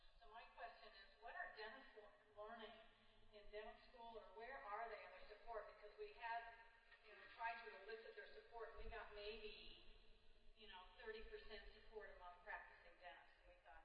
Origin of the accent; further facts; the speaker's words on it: California, United States; from Yolo County, California.